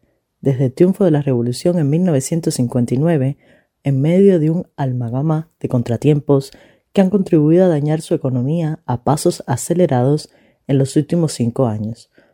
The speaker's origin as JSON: {"language": "Spanish", "country": "Cuba", "said": "Como cubano, yo siento que es una crisis no solo económica"}